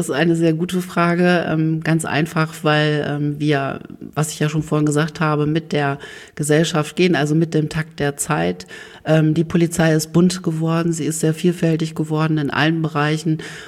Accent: Oldenburg, Lower Saxony, Germany; born there; ich bin 42 Jahre alt, gebürtiger Oldenburger

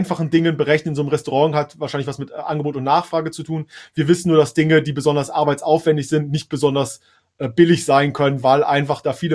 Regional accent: Hesse, Germany; Im Süden Deutschlands für mich als Hesse.

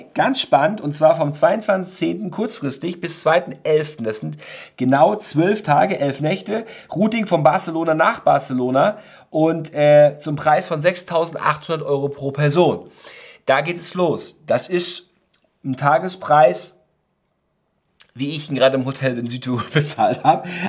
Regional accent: Warnemünde, Mecklenburg-Vorpommern, Germany; in meiner Heimatstadt. In meinem Heimathafen Warnemünde ist das Schiff gewesen

